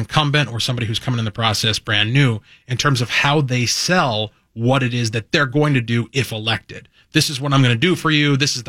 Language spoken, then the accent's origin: English; Albertville, United States; I saw that exact thing happen at the last municipal election in my hometown. I serve on a city council in Albertville.